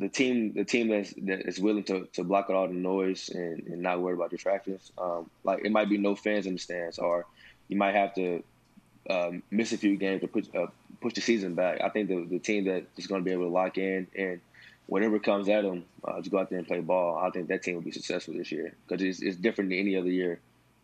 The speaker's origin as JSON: {"language": "English", "town": "Houston", "region": "Texas", "country": "United States", "lives_now": "Miami, United States", "said": "But I'm a Houston boy. I'm from Texas. I miss Whataburger every single day out there."}